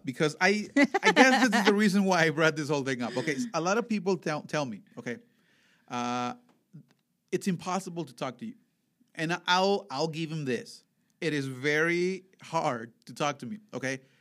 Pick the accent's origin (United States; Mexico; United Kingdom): Mexico; Veracruz; I am from Veracruz, which is, okay, so everybody asks me, oh, where is that? What part of Mexico is that?